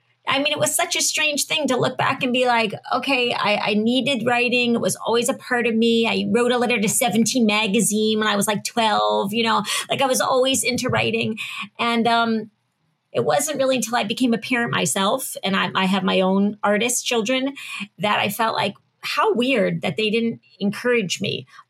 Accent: Florida, United States; also born or lived in Cincinnati, Ohio; Well, I grew up part of the time in Cincinnati. I lived in Cincinnati until I was 10. And then I grew up in Florida.

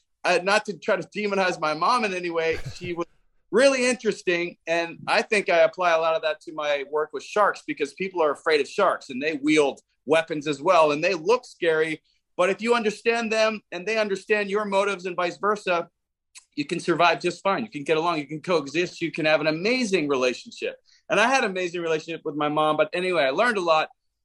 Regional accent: New York City, New York, United States; born there; I was born in New York City in 1977.

